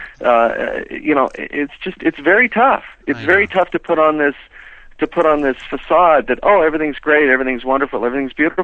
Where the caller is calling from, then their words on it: Walnut Creek, California, United States; I'm calling from Walnut Creek.